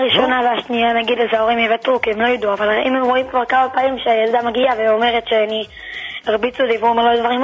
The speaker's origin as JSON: {"language": "Hebrew", "town": "Jerusalem", "region": "Jerusalem District", "country": "Israel", "said": "מירושלים."}